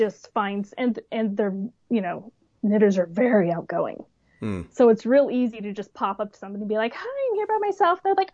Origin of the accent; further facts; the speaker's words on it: Hamden, Connecticut, United States; And I said, I'm from Hamden.